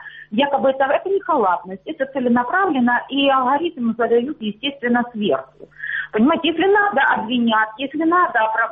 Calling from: Luhansk Oblast, Ukraine; Добрый день, я с Луганщины.

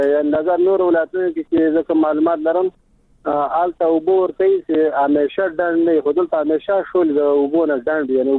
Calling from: Kunduz, Afghanistan; زه د کندز ولایت اوسیدونکی یم

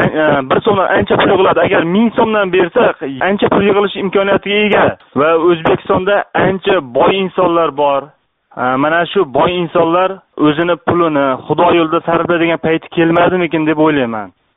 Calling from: Prague, Czechia

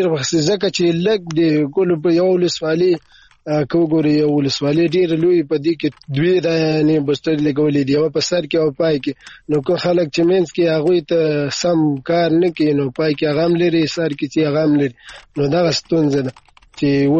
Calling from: Farah, Afghanistan; زموږ پرا کې اوسېږو کوه ولسوالۍ کې اوسېږو

